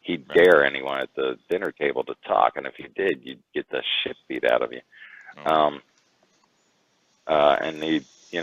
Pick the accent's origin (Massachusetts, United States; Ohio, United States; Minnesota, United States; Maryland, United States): Maryland, United States; Baltimore; I grew up in Brooklyn, Baltimore. It's a really rough area.